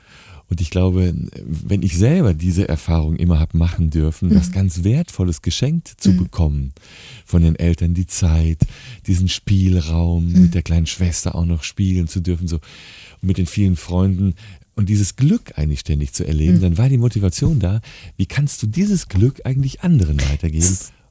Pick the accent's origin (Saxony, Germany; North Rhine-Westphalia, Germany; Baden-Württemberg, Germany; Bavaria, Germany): North Rhine-Westphalia, Germany; Attendorn; in den sogenannten Sozialwohnungen in meiner Heimatstadt Attendorn wohnten